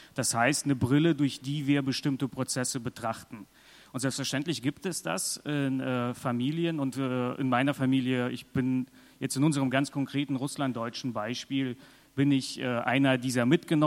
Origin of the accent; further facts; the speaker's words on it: Bonn, North Rhine-Westphalia, Germany; ich bin dann auch irgendwie in vielerlei Dimensionen hybrid und trotzdem sehe ich mich als Bonner.